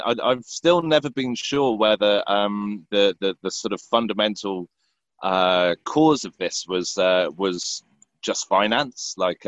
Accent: South East England, United Kingdom; he basically owns the land that I grew up on in West Berkshire.

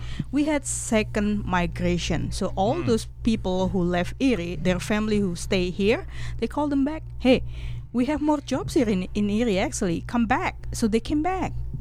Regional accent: Surabaya, East Java, Indonesia; English is a second language; No, I grew up in Surabaya. So that's a second largest city in Indonesia.

